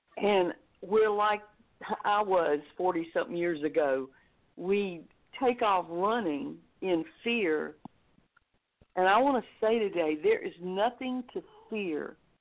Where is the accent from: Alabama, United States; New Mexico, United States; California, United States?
Alabama, United States; Mobile; I'm from Mobile, Alabama, and we had a farm outside the city.